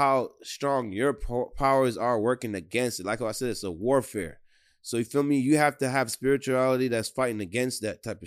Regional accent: Jamaica; I'm from the side, the … side. Feel me? That side. You talking about? I'm Jamaican.

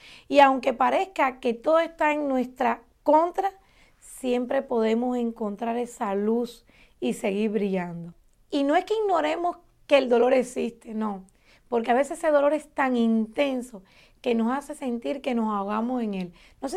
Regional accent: Cuba; En mi país hay un dicho, y los que son cubanos lo conocen, a mal tiempo, buena cara.

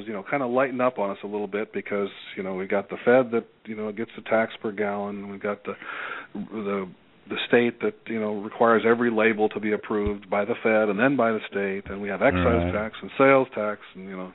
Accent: South Dakota, United States; also born or lived in California; We're both born and raised in South Dakota.

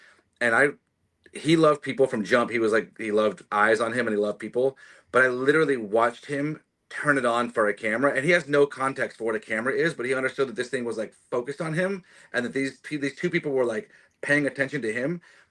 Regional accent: Huntsville, Alabama, United States; I am. Yeah. I grew up in Huntsville, Alabama.

